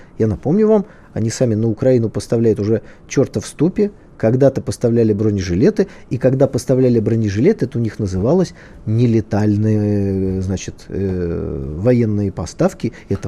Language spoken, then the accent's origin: Russian; Saint Petersburg, Russia; Я как человек из Питера, там, по-моему, 5 предприятий было автомобильных